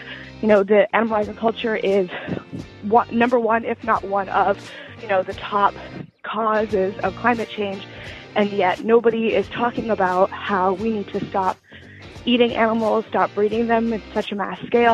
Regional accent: Berkeley, California, United States; I'm from Berkeley, California

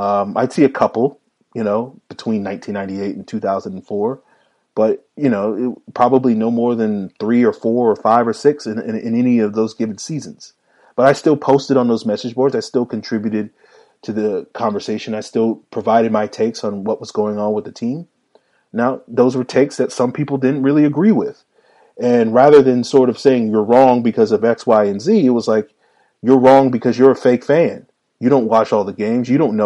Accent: Virginia, United States; As a kid growing up in Virginia, I didn't know any Falcon fans growing up.

